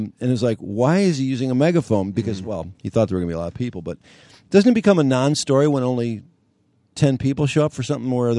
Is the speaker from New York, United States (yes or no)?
no; Ferndale, Michigan, United States; Oh, yeah, I'm from Ferndale.